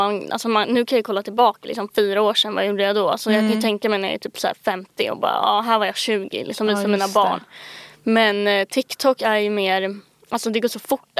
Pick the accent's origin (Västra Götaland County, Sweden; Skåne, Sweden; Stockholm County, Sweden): Stockholm County, Sweden; jag är inte uppväxt i Stockholm, alltså city. Ja. Alltså i Stockholm, eller nej. Så här, Danderyd, Täby, ja. Lidingö. Utan jag är liksom från landet, om man kan säga så